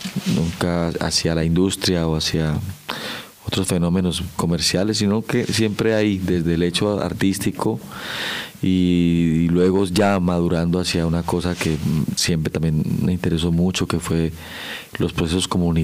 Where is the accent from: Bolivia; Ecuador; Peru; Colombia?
Colombia; Piedecuesta, Santander; me formé en esos mismos lugares donde se abren espacios para los jóvenes hacer teatro, música. Ahí en Piedecuesta había una tradición fuerte en mi pueblo en ese sentido